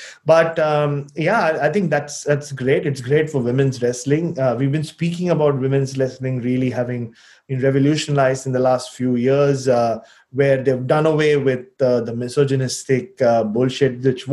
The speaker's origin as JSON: {"language": "English", "country": "India", "tie": "born or raised there", "said": "we grew up in India, we were like, wow, give us more"}